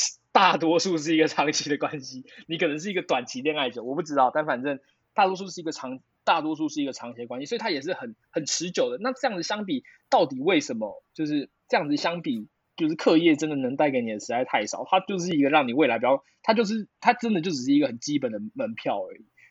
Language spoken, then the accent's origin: Chinese; Taipei, Taiwan; 没有，我都住家。我是一个台北人，就是好。